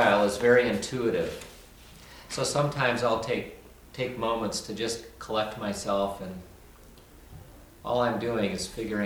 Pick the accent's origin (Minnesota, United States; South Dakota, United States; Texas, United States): Minnesota, United States; also born or lived in Colorado; I'm from Colorado. I grew up in Minnesota. Came to Holden Village 30 years ago.